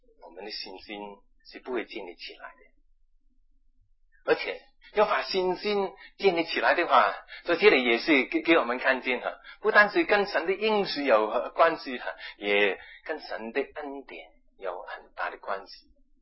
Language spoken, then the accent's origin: Chinese; Hong Kong; first language Cantonese; moved away; 甚至我发现连我是广东人，跟广东人讲话有些时候都讲不通。